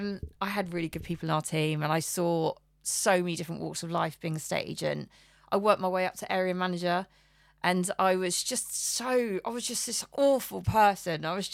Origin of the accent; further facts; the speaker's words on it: Portsmouth, South East England, United Kingdom; Yeah, I'm from Pompey. Can you tell?